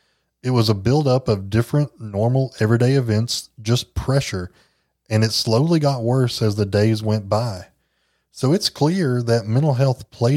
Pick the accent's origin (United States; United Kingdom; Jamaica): United Kingdom; England; I'm from England originally.